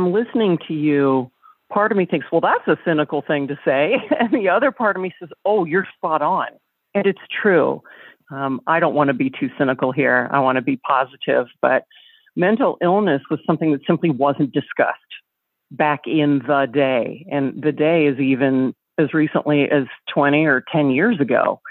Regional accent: the South, United States; I grew up in the South where, oh, you simply didn't discuss these things.

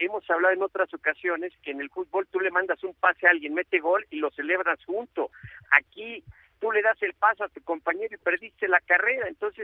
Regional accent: Mexico; como aficionados y como mexicanos también

